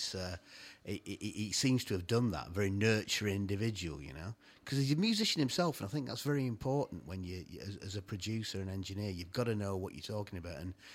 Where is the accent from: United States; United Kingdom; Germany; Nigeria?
United Kingdom; England; Probably because I'm English.